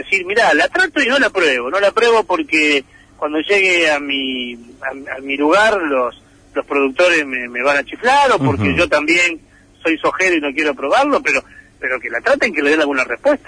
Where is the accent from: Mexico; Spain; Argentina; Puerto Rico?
Argentina; Santa Fe; como santafesino